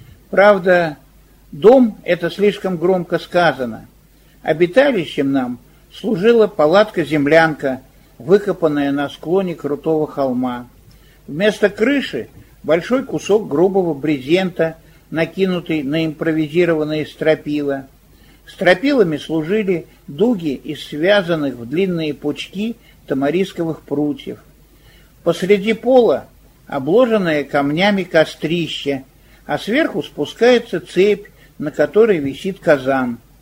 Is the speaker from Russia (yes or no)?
yes; Leningrad, Saint Petersburg, Russia; мы, как эвакуированные из Ленинграда русские, выкопали себе землянку в склоне холма.